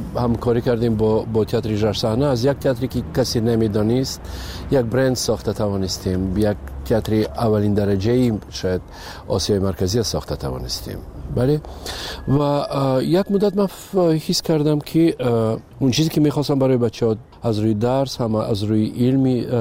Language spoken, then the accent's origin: Persian; Tajikistan; وطنم خب پیش از همه تاجیکستان وطن است. برای این خانه من است و مادرم اینجاست، فرزندام اینجاست.